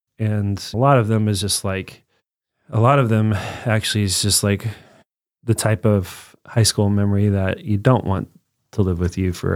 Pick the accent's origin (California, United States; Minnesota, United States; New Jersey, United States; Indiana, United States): Indiana, United States; Evansville; also born or lived in Bloomington; I grew up in Evansville, Newburgh, and I was here for 18 years. And when I turned 18, I went off to college, and then I lived in Bloomington for 18 years. And so then I moved back.